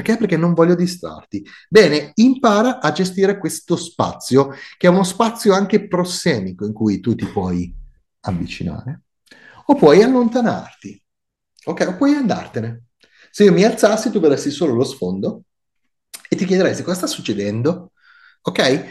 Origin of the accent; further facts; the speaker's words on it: Monza, Lombardy, Italy; accent: Milanese; now in Milan, Italy; io sono di Monza, quindi un brianzolo che vive a Milano e quindi sono sbragato. Ok, il mio modo di parlare è milanese.